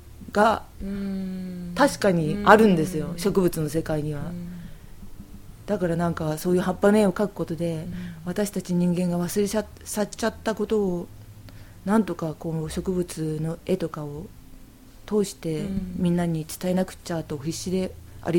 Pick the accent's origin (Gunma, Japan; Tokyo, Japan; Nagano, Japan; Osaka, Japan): Gunma, Japan; Takasaki; 生まれ育った群馬県高崎市の私のふるさと